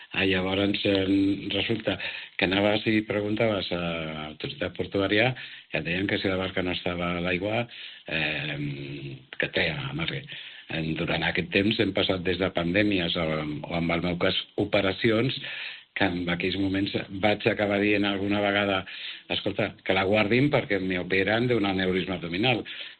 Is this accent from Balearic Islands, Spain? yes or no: yes; Balearic Islands, Spain; som de Menorca tots